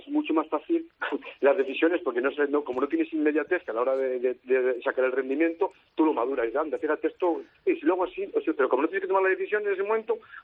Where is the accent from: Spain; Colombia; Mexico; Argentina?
Spain; Valladolid, Castile and León; yo soy pucelano, para mí una parte de mí es leonesa también, lógicamente. Estuve ahí 2 años que disfruté muchísimo del balonmano y de la gente de León.